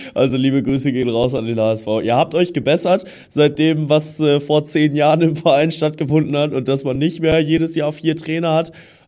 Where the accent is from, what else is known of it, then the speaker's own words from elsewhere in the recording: Münster, North Rhine-Westphalia, Germany; born there; also ich bin ja gebürtiger Münsteraner, ne?